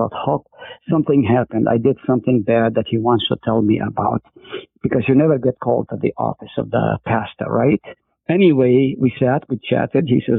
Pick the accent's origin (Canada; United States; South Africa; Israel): Israel; Haifa, Haifa District; also born or lived in Nazareth; So I was born in Nazareth. At 3 years old, my family moved to Haifa